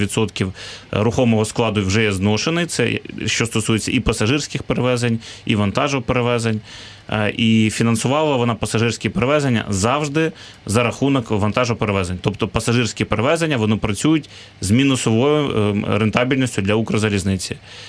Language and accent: Ukrainian; Kyiv, Ukraine; як киянин